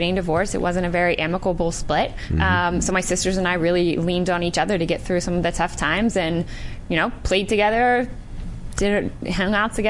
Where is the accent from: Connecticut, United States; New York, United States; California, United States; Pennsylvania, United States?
Pennsylvania, United States; York; York, Pennsylvania.